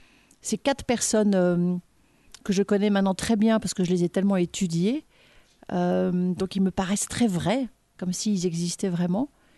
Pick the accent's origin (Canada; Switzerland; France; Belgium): France; Paris, Île-de-France; Moi, je n'avais jamais vu ça en tant que parisienne.